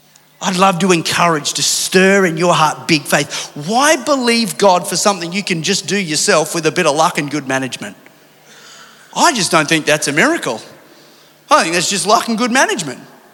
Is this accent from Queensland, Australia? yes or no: yes; Sunshine Coast, Queensland, Australia; When I grew up on the Sunshine Coast for most of my early years, and I did a lot of surfing at that time.